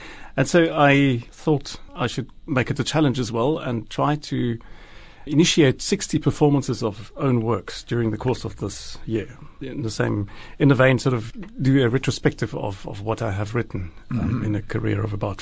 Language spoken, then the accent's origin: English; South Africa; being South African, having this interest in early music